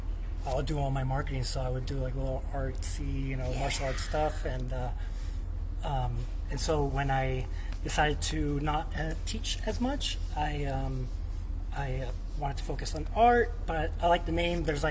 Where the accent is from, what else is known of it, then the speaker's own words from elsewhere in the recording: Los Angeles, California, United States; Los Angeles.